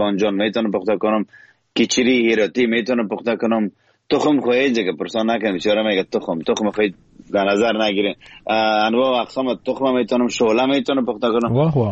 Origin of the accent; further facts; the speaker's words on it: Kabul, Afghanistan; accent: Kaboli; also born or lived in Herat; خب بدون شک زادگاه من هرات، و اما در کابل ما بزرگ شدم.